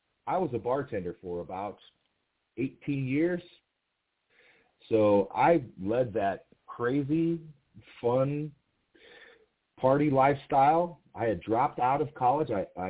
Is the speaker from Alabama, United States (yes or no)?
no; Peoria, Illinois, United States; I grew up in Peoria, Illinois. I don't know if your audience is familiar.